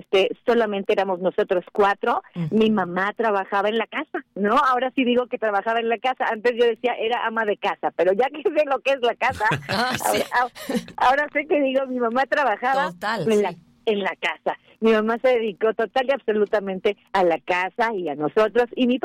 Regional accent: Tlalnepantla, State of Mexico, Mexico; a pesar de que yo nací en la Ciudad de México, en la Colonia Roma, la verdad es que me siento del Estado de México, en donde fui llevada a los tres días de nacida. Se llama Tlalnepantla, un municipio del Estado de México, así de que me siento tlalnepantlense

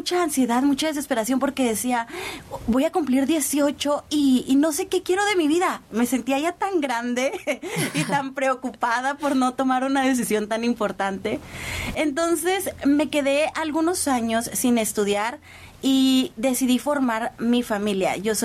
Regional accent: Baja California Sur, Mexico; also born or lived in Ciudad Constitución; Soy orgullosamente sudcaliforniana.

